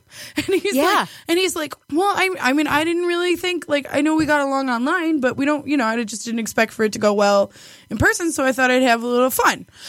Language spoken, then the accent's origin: English; London, United Kingdom; I already told you I grew up in London.